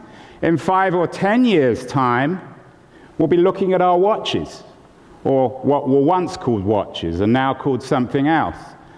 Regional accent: California, United States; And I'm from California. I don't always sound as if I'm from California.

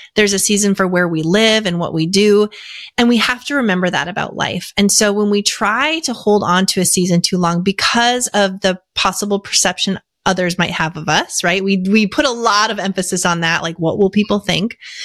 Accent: Fargo, North Dakota, United States; now in Nashville, United States; So I am a third generation entrepreneur, born and raised in Fargo, North Dakota. So kind of a neighbor to Nebraska, you know. I'm down in Nashville now.

